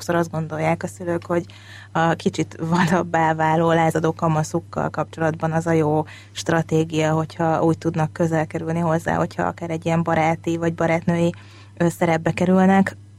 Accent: Bakonyszombathely, Komárom-Esztergom, Hungary; Azon a kis településen, ahol én felnőttem, a Bakonyban, Bakony-Szombathely nevezetű csodálatos kis faluban

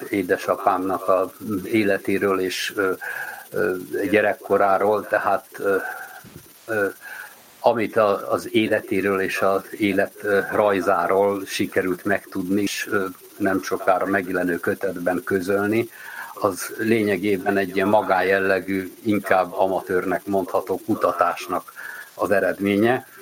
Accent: Budapest, Hungary; now in Győr, Hungary; 1960-ban születtem, jelenleg már 10. éve Győrben a vagongyárban dolgozom, de egyébként életem 50 évét Budapesten töltöttem

